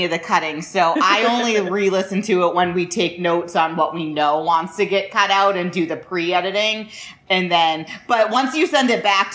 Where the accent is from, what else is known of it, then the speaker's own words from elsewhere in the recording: Massachusetts, United States; We're from Massachusetts, where everything is clumped on